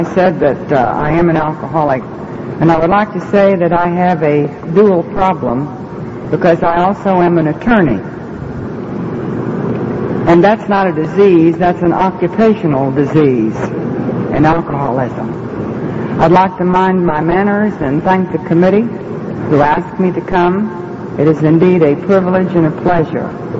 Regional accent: Bible Belt, United States; And as far as my environment is concerned, I was raised in the Bible Belt and went to the Baptist Church

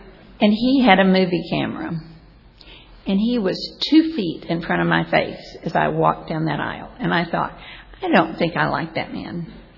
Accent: the South, United States; And he's a Yankee, and I'm a Southerner.

